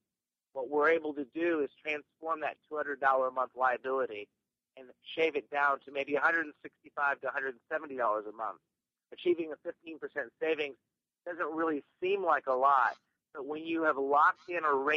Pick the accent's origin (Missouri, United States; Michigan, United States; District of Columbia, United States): Michigan, United States; now in Southern California, United States; I grew up in Michigan. They're not going to be putting a lot of solar panels on rooftops in Michigan anytime soon because we have 237 cloudy days a year.